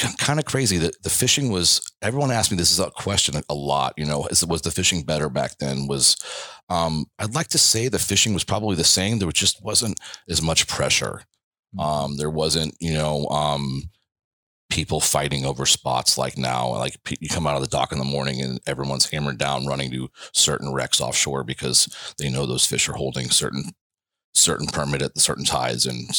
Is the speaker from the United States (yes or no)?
yes; Naples, Florida, United States; I was, always fished growing up, born and raised in Naples.